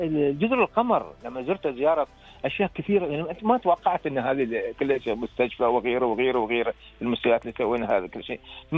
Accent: United Arab Emirates; قلنا إحنا من الإمارات. والله يوم قلت من الإمارات

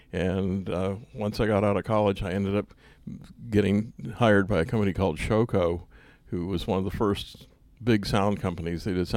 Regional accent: New England, United States; I grew up in New England, and we'd come down to Texas every summer in our unair-conditioned 57 Ford or whatever, and visit all our Texas relatives.

